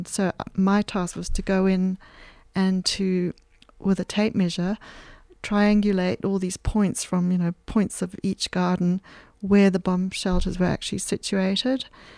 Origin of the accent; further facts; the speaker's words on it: Zimbabwe; that's the other side of growing up in Zimbabwe, is that people really cared about each other